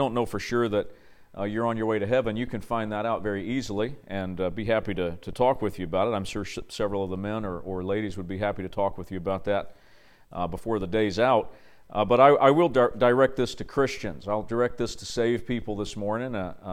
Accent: Tennessee, United States; Oh, by the way, I'm from Tennessee. I might sound like a Yankee, but don't hold that against me.

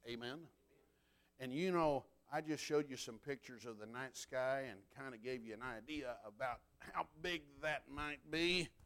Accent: Texas, United States; I'm from the Texas Panhandle. And in the Texas Panhandle, thunderstorms build up to 55,000 feet.

